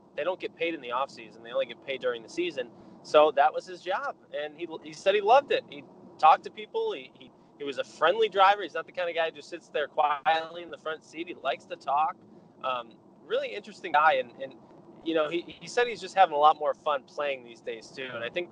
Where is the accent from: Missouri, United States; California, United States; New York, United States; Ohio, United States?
New York, United States; Rochester; And when I think about my time and growing up in Rochester, there was always one or two guys who you knew were going to be on the Red Wings every year